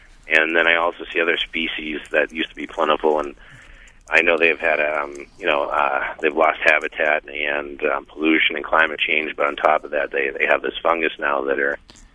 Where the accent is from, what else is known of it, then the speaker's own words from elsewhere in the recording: Lowell, Massachusetts, United States; I'm from Boston, or actually Lowell, Massachusetts